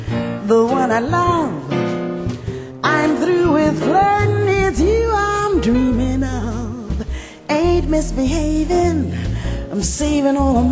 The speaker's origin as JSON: {"language": "English", "town": "Macon", "region": "Georgia", "country": "United States", "tie": "born there", "said": "the land where I was born. I was born in Macon, Georgia, a long time ago."}